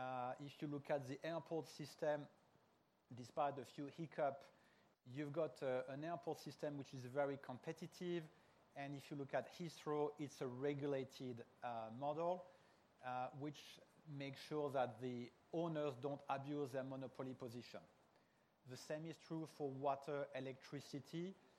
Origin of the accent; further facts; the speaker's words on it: France; English is a second language; You detect from my very strong accent that I'm not British, I'm French